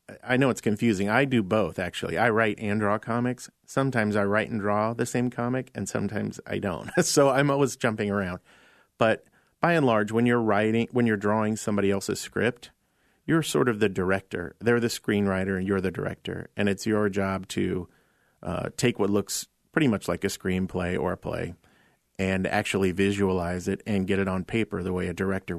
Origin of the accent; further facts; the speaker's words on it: Iowa, United States; And I was a kid and growing up in Iowa and always interested in art and stories and not that great at sports because I was a short little guy.